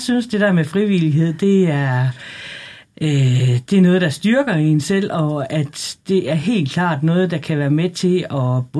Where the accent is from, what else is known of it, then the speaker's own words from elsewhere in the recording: Hvidebæk, Zealand, Denmark; og jeg kommer fra Hvidebæk. Gift og har tre børn, som er store.